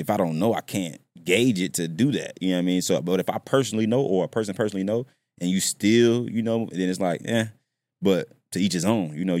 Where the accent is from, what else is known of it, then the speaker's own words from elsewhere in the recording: Chicago, Illinois, United States; So, like, I came from Chicago, and it's, like, a different world out there.